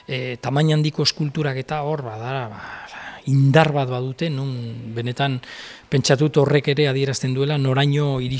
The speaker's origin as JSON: {"language": "Basque", "town": "San Sebastián", "region": "Basque Country", "country": "Spain", "said": "donostiarra naizen"}